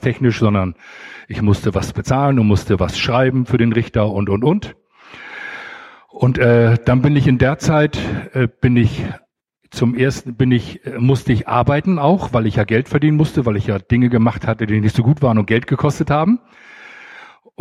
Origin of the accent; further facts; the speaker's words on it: Hamburg, Germany; Noch als echter Hamburger Heide.